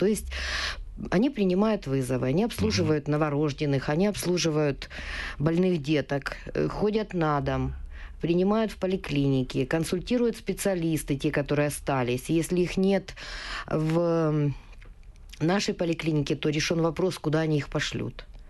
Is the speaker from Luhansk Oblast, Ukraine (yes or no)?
yes; Luhansk, Luhansk Oblast, Ukraine; я из Луганска, как бы это не секрет. Я работала там в 4-й детской больнице города Луганска, замглавврача по поликлинике.